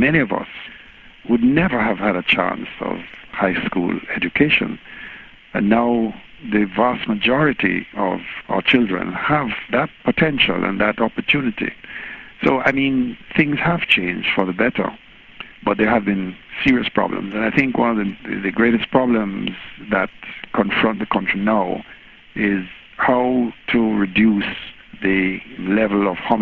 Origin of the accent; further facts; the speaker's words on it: Jamaica; They complain, they struggle, they represent, they fight. That's the nature of being Jamaican.